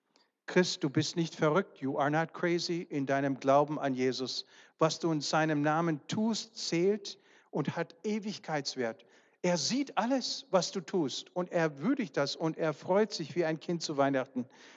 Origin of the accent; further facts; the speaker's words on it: United States; ich bin eigentlich Amerikaner von Haus aus, aber deutscher Abstammung.